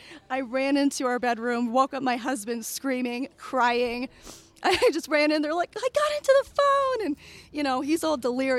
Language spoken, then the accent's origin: English; Phoenix, Arizona, United States; I'm from Phoenix, Arizona.